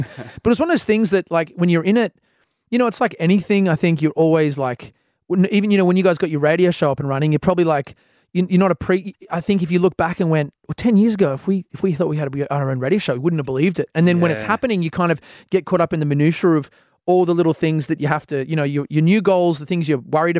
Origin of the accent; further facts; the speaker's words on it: Australia; as an Australian artist